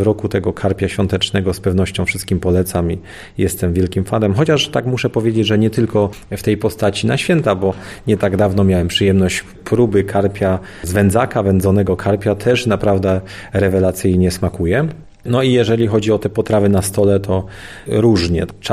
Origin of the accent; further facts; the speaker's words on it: Beskids, Poland; Akurat pochodzę spod Beskidzia, więc mamy tradycyjne regionalne scypki, oscypki